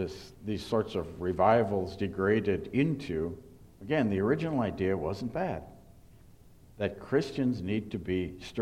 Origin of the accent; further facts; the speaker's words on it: Midwest, United States; And growing up in the Midwest, I'd never seen them before.